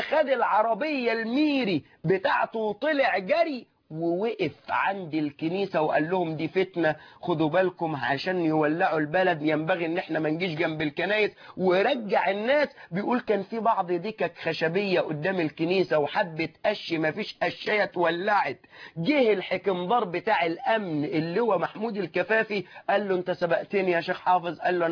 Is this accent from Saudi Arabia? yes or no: no; Suez, Suez Governorate, Egypt; عندنا في السويس في محافظة السويس